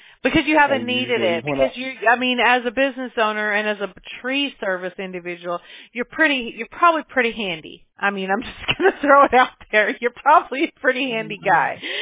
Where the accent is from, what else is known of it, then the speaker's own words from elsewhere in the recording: Mobile, Alabama, United States; born there; I was born in Mobile.